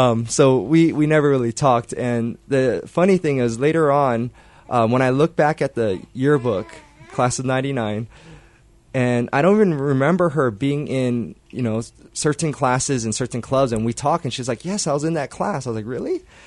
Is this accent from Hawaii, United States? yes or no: yes; Pearl City, Hawaii, United States; We're both actually born and raised in Pearl City, and we grew up just minutes apart from each other.